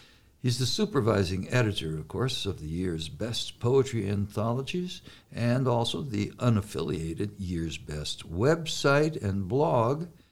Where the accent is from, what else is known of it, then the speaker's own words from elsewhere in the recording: La Follette, Tennessee, United States; born there; No, I was born in La Follette, Tennessee, although my wiki page says I was born in Kentucky because I really do believe I'm from Kentucky. That's where my roots are.